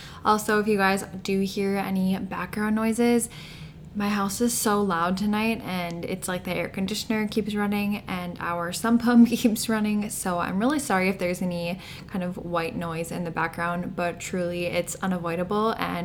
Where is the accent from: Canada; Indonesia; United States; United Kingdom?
United States; So I am from the United States if you guys are new here